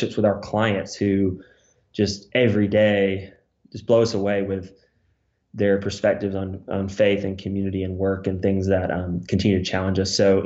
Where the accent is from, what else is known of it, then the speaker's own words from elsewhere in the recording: United States; well, you know, I'm the American, I'm here to help, and this is what I can offer you.